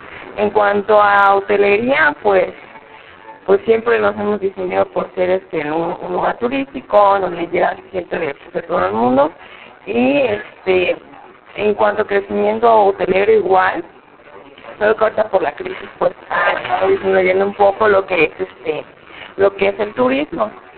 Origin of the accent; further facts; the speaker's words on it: Cancún, Quintana Roo, Mexico; tengo 21 años, nací aquí en Cancún, mis padres son originarios de Yucatán.